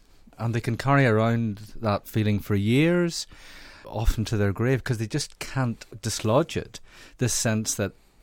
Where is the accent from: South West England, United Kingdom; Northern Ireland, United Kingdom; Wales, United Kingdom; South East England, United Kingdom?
Northern Ireland, United Kingdom; when I grew up in the Troubles in the 70s and 80s, while I'm an Indian gentleman